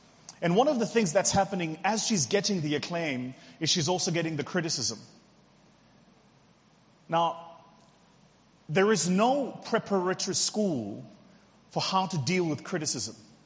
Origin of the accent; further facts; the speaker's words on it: South Africa; And for those of you who've never traveled to South Africa, when you do, you realize as a South African going into the rest of the continent that we are often disconnected from the realities of what it takes to truly live, exist, and thrive in our continent.